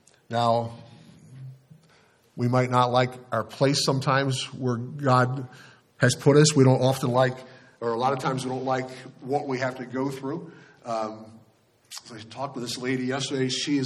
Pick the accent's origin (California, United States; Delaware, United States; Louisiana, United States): Delaware, United States; Wilmington; We had a cornerstone of my church that I grew up in Wilmington, Delaware, Community Fellowship Church.